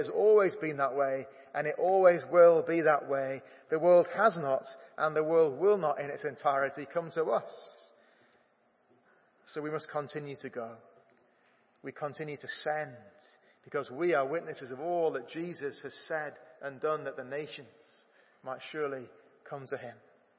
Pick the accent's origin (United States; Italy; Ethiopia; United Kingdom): United Kingdom; We're not saying we're better because we're British or something like that.